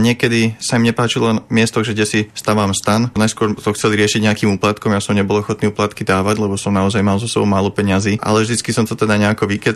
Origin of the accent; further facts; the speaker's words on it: Liptovský Mikuláš, Žilina Region, Slovakia; Áno, vyrazil som stopom priamo z Liptovského Mikuláša a postupoval som na východ